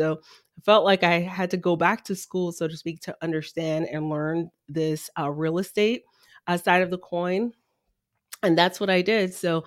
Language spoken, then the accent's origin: English; Miami, Florida, United States; also born or lived in Haiti; I'm originally from Haiti, was raised in the inner city of Miami.